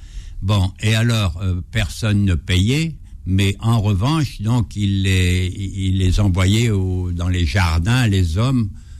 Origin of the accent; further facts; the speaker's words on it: Grand Est, France; accent: Ardennes; Moi, j'ai un accent ardennais, mais vous ne l'avez pas vu.